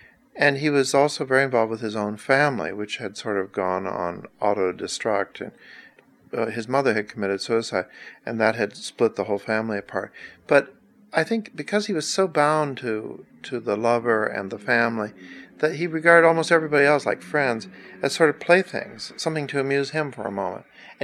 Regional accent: Texas, United States; whereas I'm white trash from Texas.

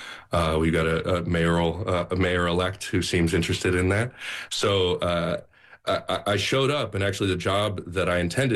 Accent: Oakland, California, United States; Because, right, I'm from Oakland. I don't know New York stuff.

